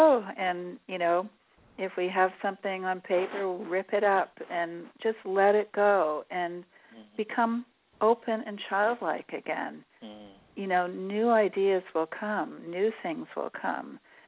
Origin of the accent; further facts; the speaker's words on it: Canada; I'm from Canada originally.